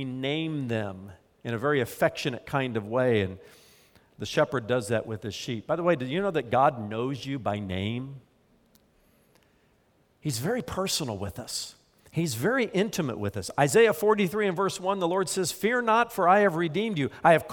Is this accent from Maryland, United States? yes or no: no; Indiana, United States; When I was growing up in Indiana, one of our friends down the street, they got a dog, a family dog, and they named him Zero.